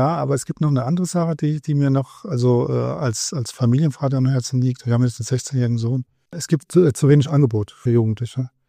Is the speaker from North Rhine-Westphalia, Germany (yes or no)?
no; Hanau, Hesse, Germany; now in Berlin, Germany; Ich bin in Hanau geboren. Ja, ich habe dort mein Abitur gemacht und dann habe ich in Frankfurt Jura studiert und dann war ich in einigen Anwaltskanzleien, bis ich eine eigene eben hier in Berlin geführt habe.